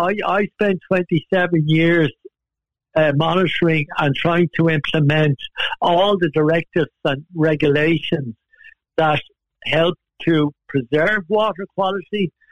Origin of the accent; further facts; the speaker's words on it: Wicklow, Leinster, Ireland; I'm a native of Wicklow. I went to school. I'm born and bred in Wicklow.